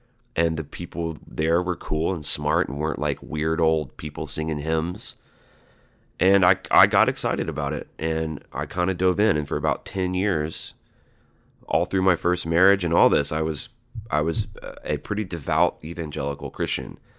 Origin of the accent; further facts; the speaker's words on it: Alabama, United States; I grew up in Alabama, which is a nominally religious place, at least in lip service.